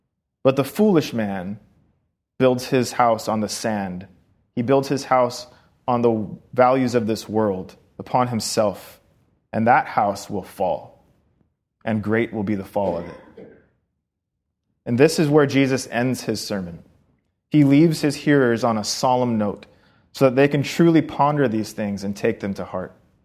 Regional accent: Hawaii, United States; I grew up in Hawaii, so I'm very familiar with it, built sandcastles all the time.

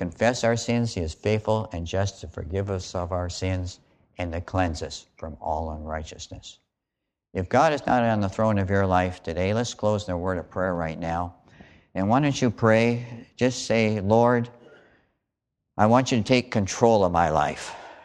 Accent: Renton, Washington, United States; I remember when I was 13 years old over in Renton. I grew up in Renton before my dad was transferred to the Navy Yard here.

